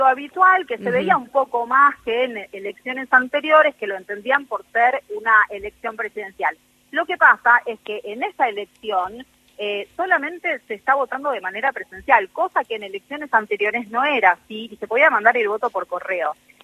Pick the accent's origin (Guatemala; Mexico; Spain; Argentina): Argentina; now in Italy; 9.000 somos los argentinos inscritos en el padrón de la jurisdicción de Roma.